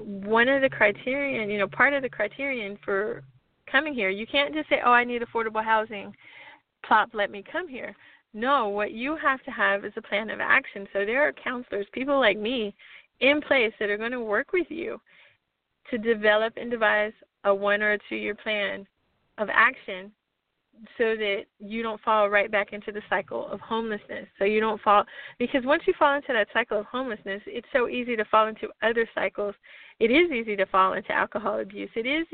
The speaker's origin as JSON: {"language": "English", "town": "El Paso", "region": "Texas", "country": "United States", "tie": "born or raised there", "lives_now": "Los Angeles, United States", "said": "I work and play in the greater Los Angeles area. I'm from Texas, so I'd like to build that bridge and be able to help both of those communities."}